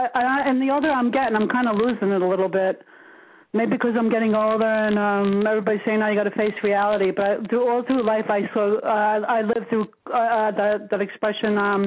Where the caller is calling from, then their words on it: New Jersey, United States; from New Jersey.